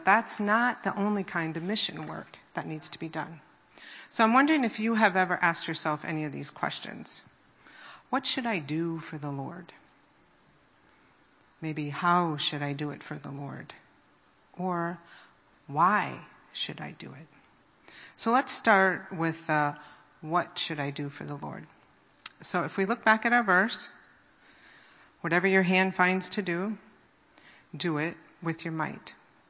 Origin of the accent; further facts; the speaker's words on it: Green Bay, Wisconsin, United States; So we grew up in Green Bay, Wisconsin. We were both brought up in very middle-class homes, hardworking parents. He was raised Roman Catholic. I was raised Presbyterian.